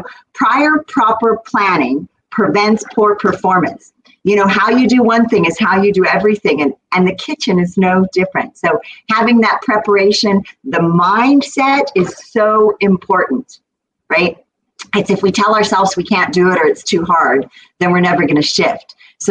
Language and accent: English; Kansas, United States; I mean, I grew up in Kansas on a farm and my mother was an amazing cook.